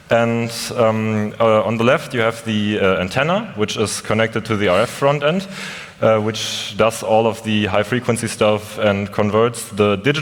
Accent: Germany; I'm from Germany.

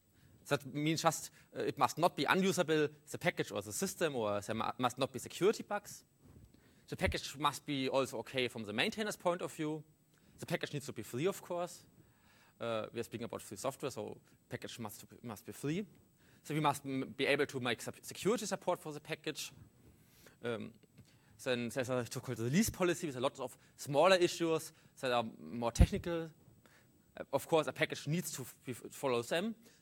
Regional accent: Munich, Bavaria, Germany; English is a second language; I come from Munich in Germany

